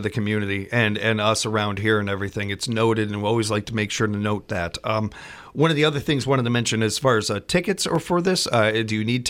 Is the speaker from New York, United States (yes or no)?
no; Chicago, Illinois, United States; I mean, we're from the city. We're from Chicago